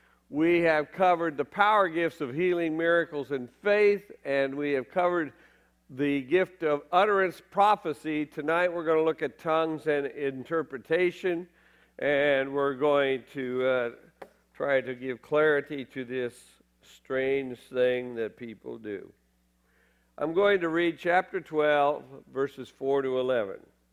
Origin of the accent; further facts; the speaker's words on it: Decatur, Illinois, United States; I grew up in Decatur, Illinois, and I grew up in a really normal Presbyterian church, Westminster Presbyterian Church, right here in Decatur, Illinois